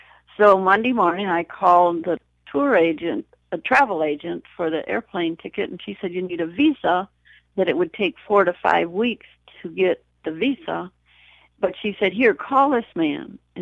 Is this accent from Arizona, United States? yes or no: no; Escanaba, Michigan, United States; now in Houston, United States; I'm looking to relocate out of Houston and trying to figure out where I can get closer to nature, because I grew up in Escanaba